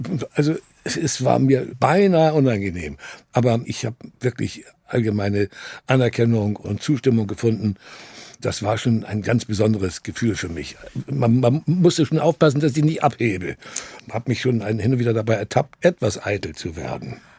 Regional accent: Hamburg, Germany; also born or lived in Vienna, Austria; ich bin dann in Wien zur Welt gekommen. Und dann waren die Deutschen aber irgendwann nicht mehr so gelitten. Und dann hieß es wieder zurück, ab nach Hause, nach Hamburg.

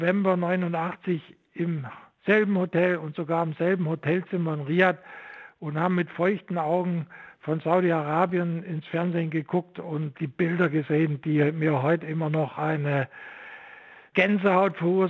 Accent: Saxony, Germany; now in Stuttgart, Germany; weil ich in der DDR nicht Physik studieren durfte und das wollte ich unbedingt. Und so bin ich aus dem Vogtland am Ende in Stuttgart angelangt

